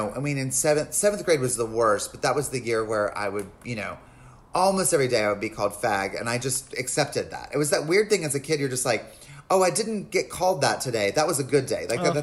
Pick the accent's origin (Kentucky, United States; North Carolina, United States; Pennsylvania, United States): North Carolina, United States; I grew up in North Carolina.